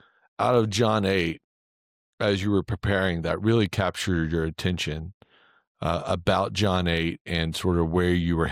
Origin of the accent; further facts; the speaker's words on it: United States; And as an American, I have not.